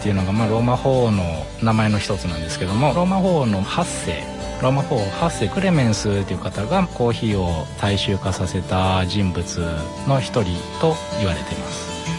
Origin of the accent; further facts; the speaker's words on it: Anjo, Aichi, Japan; 出身は安城ですね。